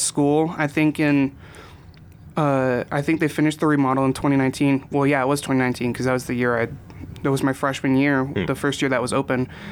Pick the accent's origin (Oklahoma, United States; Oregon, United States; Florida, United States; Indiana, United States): Oregon, United States; McMinnville; So, I'm from McMinnville, Oregon.